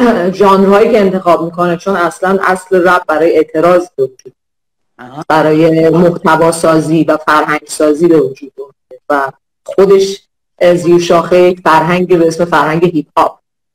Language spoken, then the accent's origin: Persian; Iran; بیشتر عمرم من توی ایران گذروندم و کاملا با در واقع قوانینش، مشکلاتش و فرهنگش کاملا آشنام و خودم خب توی خانواده ایرانی بزرگ شدم